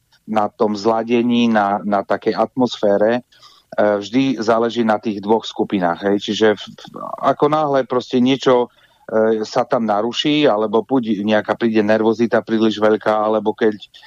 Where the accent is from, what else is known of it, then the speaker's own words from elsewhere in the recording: Prešov, Prešov Region, Slovakia; v rámci východného Slovenska, lebo ja som z Prešova konkrétne